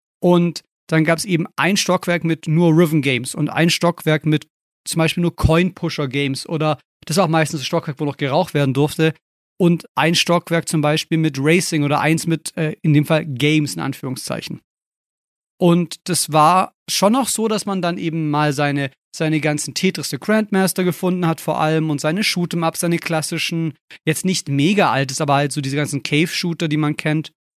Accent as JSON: {"language": "German", "country": "Germany", "said": "ich hatte noch dieses ganz klassische Bild der Arcade im Kopf, das ich ja nie erleben durfte als Deutscher."}